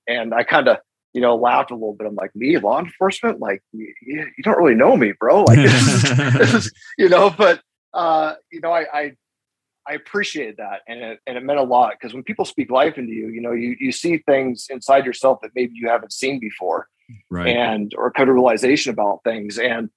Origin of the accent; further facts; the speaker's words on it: Wenatchee, Washington, United States; So I made a decision to, move over to Seattle, which is about, you know, 3 hours away from my hometown here of Wenatchee.